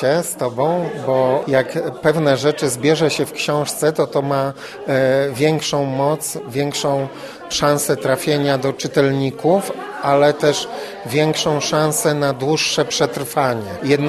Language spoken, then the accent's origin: Polish; Głuchołazy, Opole Voivodeship, Poland; na Śląsku się urodziłem w Głuchołazach, na Śląsku się wychowałem i na Śląsku spędziłem, można powiedzieć, najlepsze lata życia, czyli lata młodości, lata studenckie.